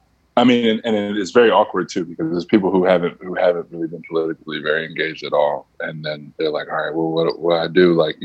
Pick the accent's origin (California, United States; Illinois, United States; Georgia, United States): Georgia, United States; Stone Mountain; I'm from Stone Mountain, yeah.